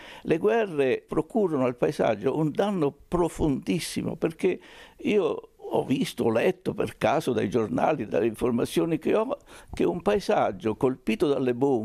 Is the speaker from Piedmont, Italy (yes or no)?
no; Colli del Tronto, Marche, Italy; born there; a proposito del mio paese di nascita, che si chiama Colli del Tronto, che è un paese di quasi 1000 abitanti nelle Marche.